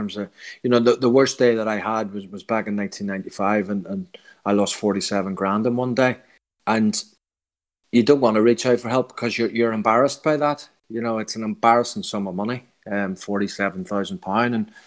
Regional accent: Northern Ireland, United Kingdom; now in England; I'm from Northern Ireland, obviously. I'm living in England

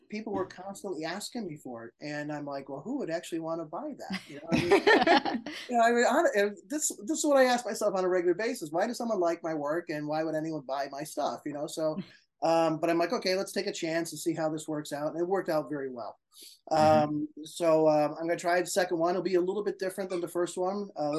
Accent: Leinster, Ireland; born there; Tusker is named for a lighthouse that's near where I was born in Ireland.

